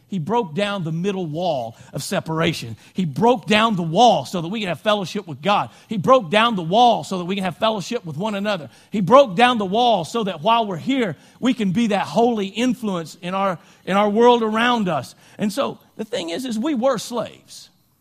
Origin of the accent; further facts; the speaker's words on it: the South, United States; and I'm from the South